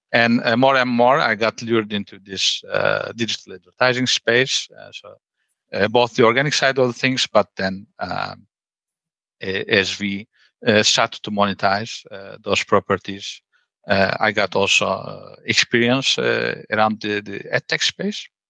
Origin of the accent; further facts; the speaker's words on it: Turkey; I was raised in Turkey.